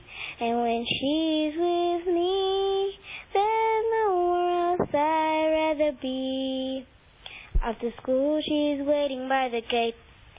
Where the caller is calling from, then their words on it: Johannesburg, Gauteng, South Africa; I'm calling from Joburg.